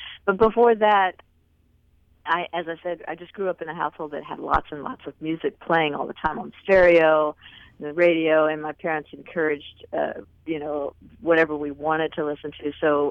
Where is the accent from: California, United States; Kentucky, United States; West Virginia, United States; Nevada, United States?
West Virginia, United States; now in Nashville, United States; Well, you know, I'm originally from West Virginia, and northern West Virginia in the mountains. And I live in Tennessee now. I live in Nashville